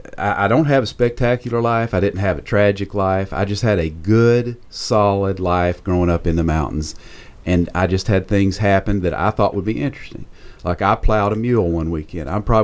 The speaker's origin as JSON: {"language": "English", "region": "Kentucky", "country": "United States", "tie": "born or raised there", "said": "I grew up on Longs Creek in Breathitt County. I'm about as far back in the woods as you can go, as you can get. And Breathitt County's right in the middle. It's near Hazard."}